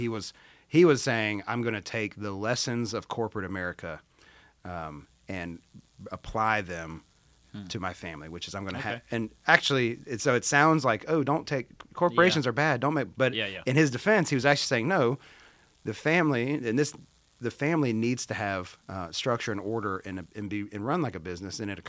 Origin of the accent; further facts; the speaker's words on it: North Carolina, United States; We're from North Carolina, so we might have, that must have been around summer time.